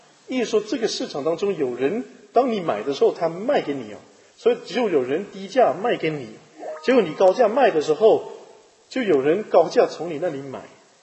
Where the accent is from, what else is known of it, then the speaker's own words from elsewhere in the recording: Chaozhou, Guangdong, China; 有一些人包括我们小时候，我们是南方人嘛，潮州人很喜欢玩这种彩票